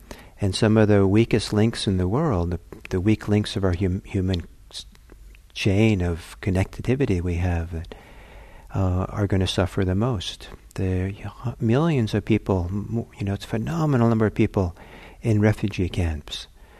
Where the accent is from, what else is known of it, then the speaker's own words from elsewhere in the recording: Norway; And I grew up in, I'm from Norway, and there they had many, many different dialects of Norwegian.